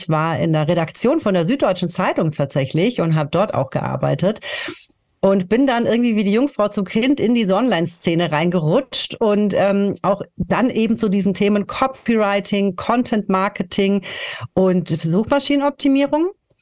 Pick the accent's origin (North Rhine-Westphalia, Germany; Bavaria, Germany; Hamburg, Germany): Bavaria, Germany; Munich; moved away as an adult; irgendwann mal sind wir dann eben von München weggezogen, von meiner Heimatstadt